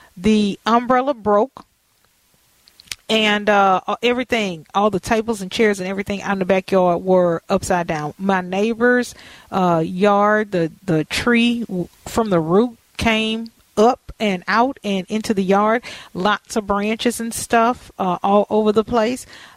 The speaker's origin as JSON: {"language": "English", "region": "the South", "country": "United States", "said": "I know about, you know, hurricanes because I'm from the South."}